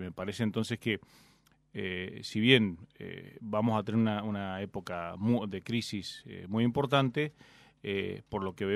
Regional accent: Mendoza, Argentina; como mendocinos

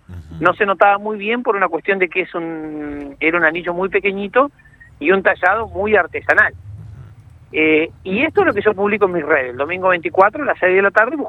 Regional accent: Esquel, Chubut, Argentina; also born or lived in Córdoba; Y soy enamorado de la Patagonia. Yo soy nacido en Esquel, viví algunos años, cuando en mi época de estudiante en Córdoba, volví a Patagonia y soy enamorado de los espejos de agua y la Patagonia.

